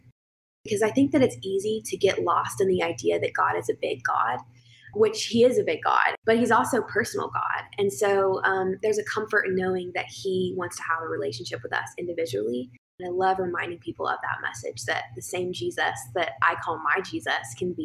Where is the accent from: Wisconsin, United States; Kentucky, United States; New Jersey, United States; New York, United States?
Kentucky, United States; Because I'm from Kentucky, I love super bluegrass country sounds.